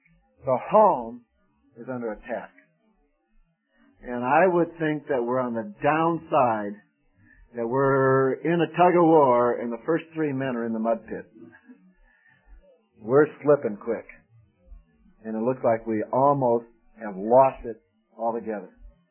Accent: Chicago, Illinois, United States; not all of us from up north talk like we're from Jersey or from the Bronx. Some of us are from Chicago. And we got different Midwestern twangs and things like that.

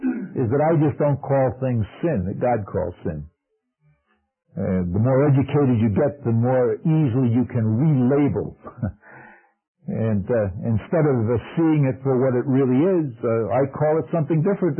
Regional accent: New York, United States; When I was a kid growing up in New York, I don't know what they do now, but back then in the arithmetic and mathematics classes

